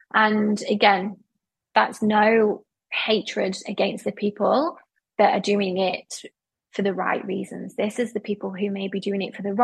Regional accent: United Kingdom; in the UK, in my home country, my hometown

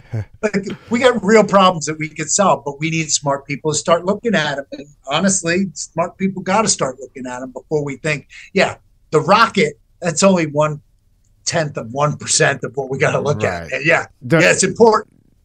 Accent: Naples, Campania, Italy; now in New York, United States; Man, when I moved to New York from Italy, right? I came from Naples, right? We came to New York.

